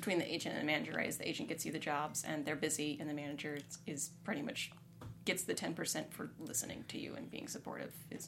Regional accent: California, United States; born there; And then I was born in California, so I don't know.

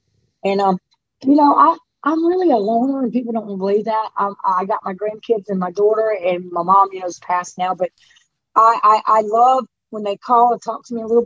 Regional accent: Orlando, Florida, United States; now in Uvalde, United States; No, sir. I'm from Orlando, Florida, actually. My father built houses in Orlando and raced horses and had his own business.

